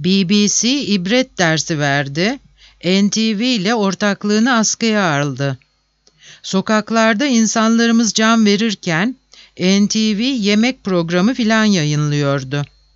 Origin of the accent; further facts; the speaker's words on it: Izmir, İzmir, Turkey; Doğma büyüme İzmir çocuğuyum, Göztepe'liyim.